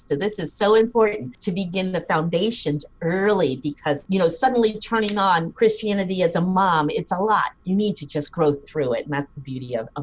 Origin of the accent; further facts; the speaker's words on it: Cincinnati, Ohio, United States; I'm really from Cincinnati. I was going into Northern Virginia, Washington, D.C. area, and boy, was that a different world for me.